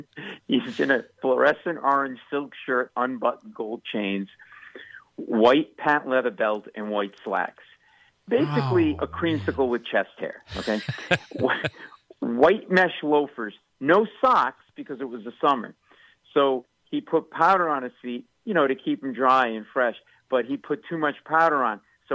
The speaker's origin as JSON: {"language": "English", "town": "Providence", "region": "Rhode Island", "country": "United States", "tie": "born or raised there", "said": "Yes, I grew up in Providence, Rhode Island. Big Italian family."}